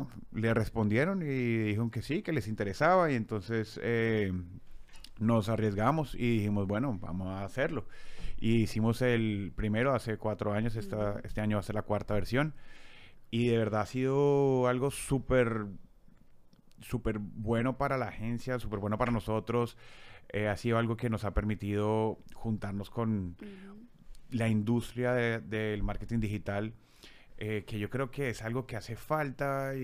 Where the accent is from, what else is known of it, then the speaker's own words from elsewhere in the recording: Colombia; now in Dominican Republic; yo soy colombiano. Tengo un montón de años, como les contaba, aquí en República Dominicana. Yo me gradué del colegio aquí, bueno, aquí cerca realmente, en American.